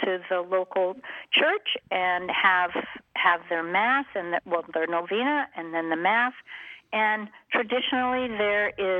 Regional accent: Ireland; I'm Irish

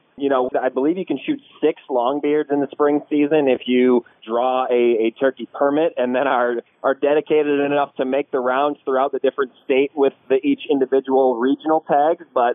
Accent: Wisconsin, United States; Yeah, so I'm a little biased here. I grew up in Wisconsin, and it is certainly my favorite state to hunt turkeys in just for that exact reason.

